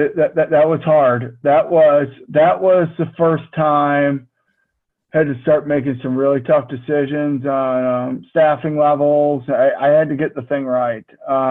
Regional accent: Massachusetts, United States; And I grew up in Western Mass, about an hour from New Britain

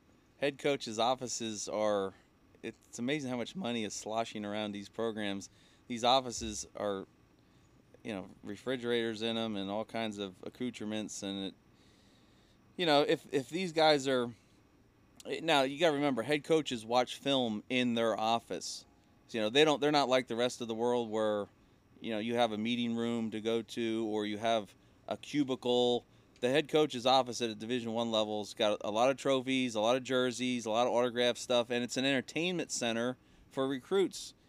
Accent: Missouri, United States; I'm from Missouri. You got to show me.

